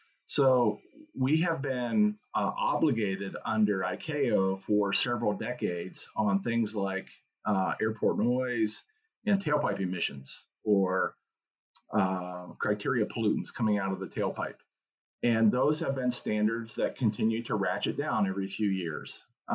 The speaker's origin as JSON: {"language": "English", "region": "Pennsylvania", "country": "United States", "tie": "born or raised there", "said": "So I grew up in Western Pennsylvania on a farm, but was fascinated with aviation."}